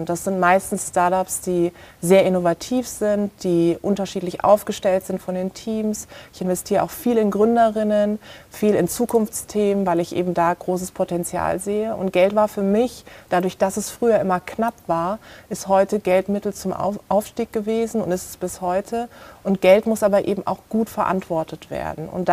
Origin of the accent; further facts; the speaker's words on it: Karlsruhe, Baden-Württemberg, Germany; meiner Heimatstadt in Karlsruhe